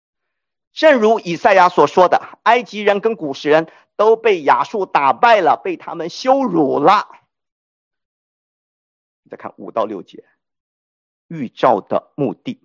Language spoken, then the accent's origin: Chinese; China; 你知道我们中国人很合群啊，中国人很抱团啊，我们干啥都喜欢一块儿做。